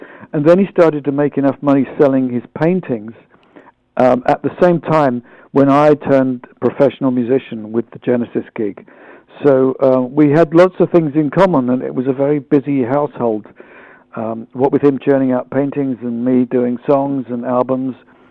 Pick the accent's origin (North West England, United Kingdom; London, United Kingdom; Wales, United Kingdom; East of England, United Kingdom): London, United Kingdom; The 1950s that I grew up in London, when it was a very smog-ridden, smoky old place post-war, with lots of bomb sites and buildings that were falling to pieces